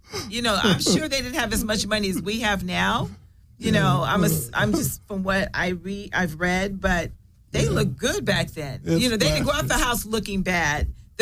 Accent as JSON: {"language": "English", "town": "Los Angeles", "region": "California", "country": "United States", "tie": "born or raised there", "said": "I live in South Central. I mean, I grew up in South Central and I still live in a black neighborhood."}